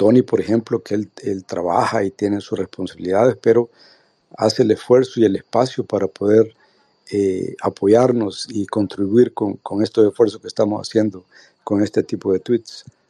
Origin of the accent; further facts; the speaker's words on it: El Salvador; como salvadoreños residentes en el exterior, no deberíamos de decidir por quienes van a llevar los rumbos del país